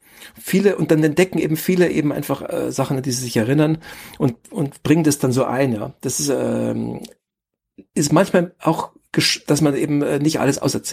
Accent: Bavaria, Germany; in Oberbayern, wo ich aufgewachsen bin, da sind wir ja katholisch.

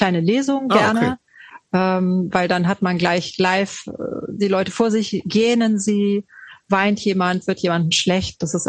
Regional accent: West Germany, Germany; weil der ja eben eine DDR-Thematik hat und ich bin Wessi.

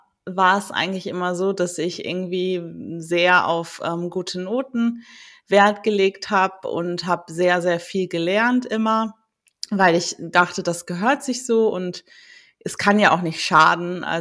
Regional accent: North Rhine-Westphalia, Germany; moved away as an adult; weil ich für den Master aus meinem Heimatbundesland Nordrhein-Westfalen halt ans Meer schon gezogen bin, an die Ostsee, nach Schleswig-Holstein

